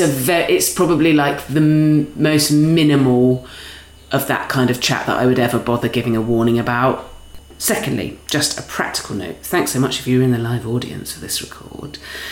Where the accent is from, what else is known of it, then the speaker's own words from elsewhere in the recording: South West England, United Kingdom; Would that have happened if I'm from Dorset?